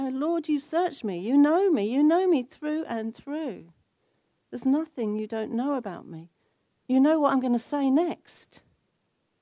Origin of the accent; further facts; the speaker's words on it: Brighton, South East England, United Kingdom; now in Palmerston North, New Zealand; I come from Brighton in Sussex, which is a huge conurbation, a bit like London by the sea.